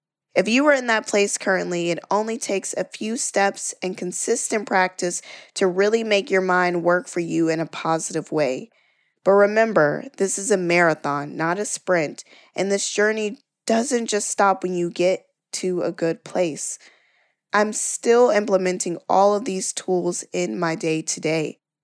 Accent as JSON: {"language": "English", "region": "the South", "country": "United States", "said": "I am a woman. I'm from the South. I am Black."}